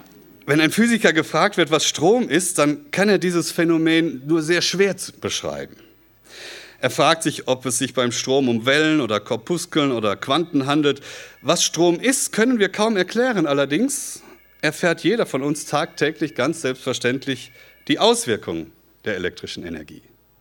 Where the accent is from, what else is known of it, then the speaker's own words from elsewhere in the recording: Bad Schönborn, Baden-Württemberg, Germany; In Bad Schönborn, wo ich herkomme